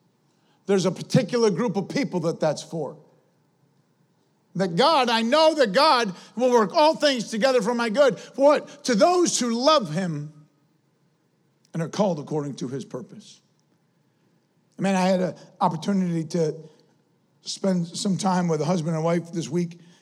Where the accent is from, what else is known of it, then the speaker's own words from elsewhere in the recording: Alfred, New York, United States; it reminded me that we came from Elfrid. Like, I have family, my family, mom and dad. Mom and dad are from Syracuse.